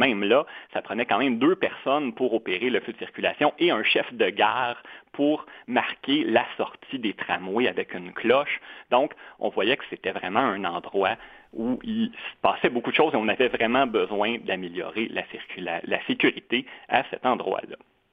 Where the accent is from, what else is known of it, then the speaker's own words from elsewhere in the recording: Quebec, Canada; chez nous, au Québec